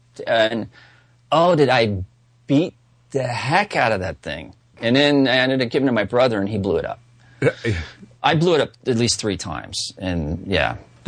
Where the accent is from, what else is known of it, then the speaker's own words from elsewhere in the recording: St. Louis, Missouri, United States; I'm from St. Louis.